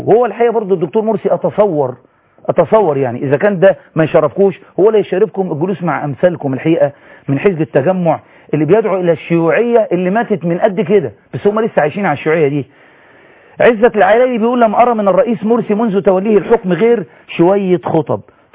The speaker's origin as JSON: {"language": "Arabic", "country": "Egypt", "said": "احنا كشعب مصري"}